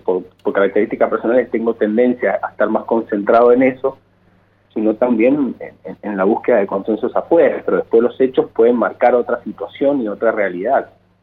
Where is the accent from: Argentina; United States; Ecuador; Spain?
Argentina; Mendoza; nosotros como legisladores mendocinos